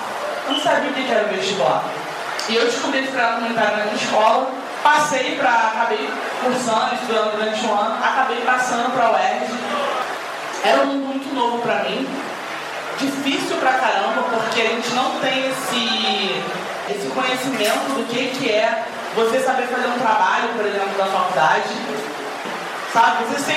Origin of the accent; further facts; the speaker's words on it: Rio de Janeiro, Brazil; também sou favelada, não aqui na Maré, eu sou do São José Operário, na Praça Seca